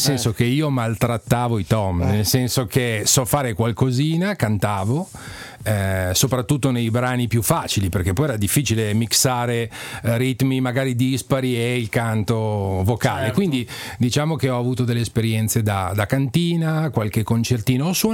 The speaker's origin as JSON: {"language": "Italian", "region": "Lombardy", "country": "Italy", "also_born_or_lived": "Liguria", "said": "per me la musica è sempre stata da mezzo lombardo e mezzo ligure una grande possibilità di condivisione"}